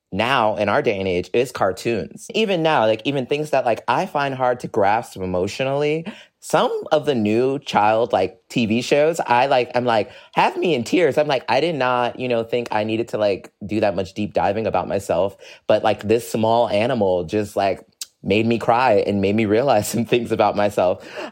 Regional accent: Brooklyn, New York, United States; I'm from Brooklyn, so it's, like, that was really hard for me to understand growing up.

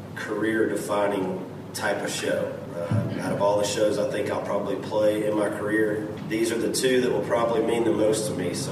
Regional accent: Macon, Georgia, United States; I grew up in Macon. I was at the game in 95 when they clinched the World Series, so I've been a lifelong Braves fan.

